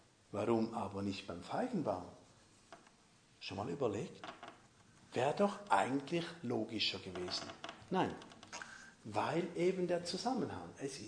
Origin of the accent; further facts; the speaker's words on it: Switzerland; als Schweizer weiß man, was ein Berg ist, gell?